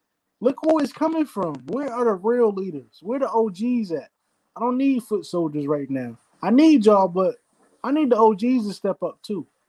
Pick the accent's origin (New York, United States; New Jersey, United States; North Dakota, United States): New Jersey, United States; I grew up in New Jersey. Honestly, the formula is really simple in New Jersey.